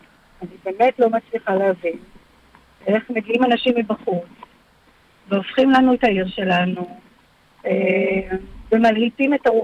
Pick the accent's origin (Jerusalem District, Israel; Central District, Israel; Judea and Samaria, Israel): Central District, Israel; Ra'anana; אני גדלתי כילדיי ברעננה.